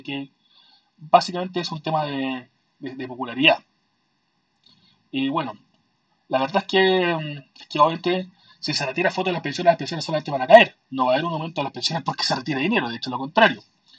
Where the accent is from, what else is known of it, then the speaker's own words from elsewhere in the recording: Chile; Hola a todos los que escuchan Crónica Libre en Latinoamérica … de Chile y el tema del que se hablará esta semana es acerca del sistema de previsiones de mi país